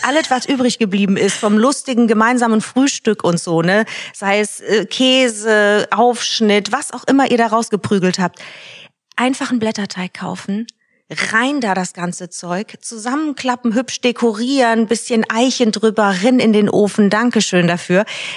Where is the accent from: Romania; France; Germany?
France; Und ich sag's nicht nur als Französin